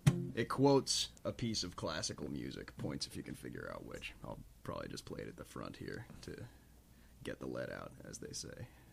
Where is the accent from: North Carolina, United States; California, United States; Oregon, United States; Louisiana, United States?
North Carolina, United States; now in Brooklyn, United States; I'm from North Carolina. Originally, I've been living in Brooklyn for about 5 years.